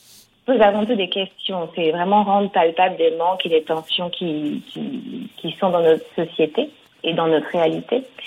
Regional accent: Guadeloupe, France; also born or lived in Mexico; mon vécu en tant que guadeloupéenne, c'est celui d'une assimilation française en Guadeloupe qui est toujours en cours.

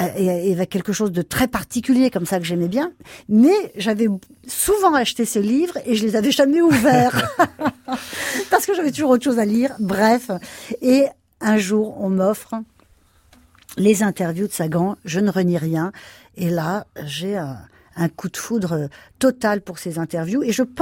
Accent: New York, United States; c'est moi l'effet que ça me faisait quand j'écoutais de l'opéra quand j'étais petite à New York.

